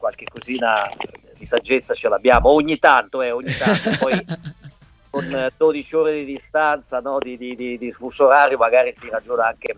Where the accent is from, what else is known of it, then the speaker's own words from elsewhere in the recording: Perugia, Umbria, Italy; io sono perugino